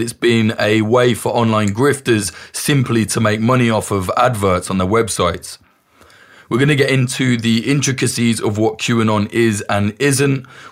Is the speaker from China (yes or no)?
no; United Kingdom; You've probably noticed I'm British